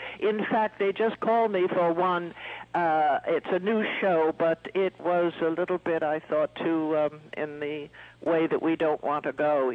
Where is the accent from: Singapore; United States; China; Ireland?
China; moved away; I only know it because I was born and raised in China. We fled from China